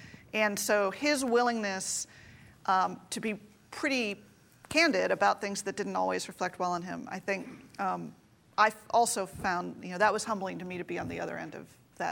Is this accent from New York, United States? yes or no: yes; Manhattan, New York, United States; You know, I grew up in Midtown Manhattan. It was the one place where you were probably least likely to encounter the revivalist tradition.